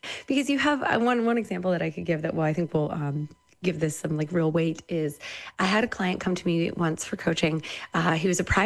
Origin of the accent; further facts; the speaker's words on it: Midwest, United States; I grew up in the Midwest and I had no framework for how to talk about an intimate life.